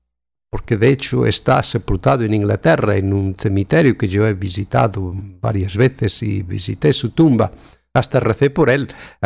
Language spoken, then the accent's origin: Spanish; Fátima, Santarém District, Portugal; Spanish is a second language; yo cuando crecí en Fátima, niño, en el seminario de los 10 años en adelante